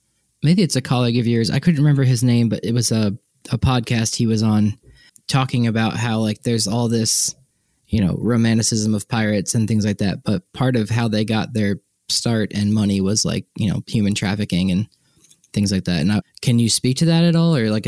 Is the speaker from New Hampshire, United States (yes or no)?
no; Long Island, New York, United States; I grew up on Long Island, and my middle school like team was the Buccaneers